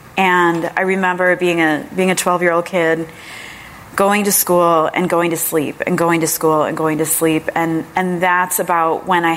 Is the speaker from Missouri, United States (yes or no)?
no; Chicago, Illinois, United States; born there; So I was born in Chicago